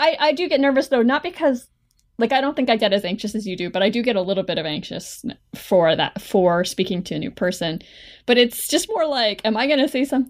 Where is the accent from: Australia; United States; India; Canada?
Canada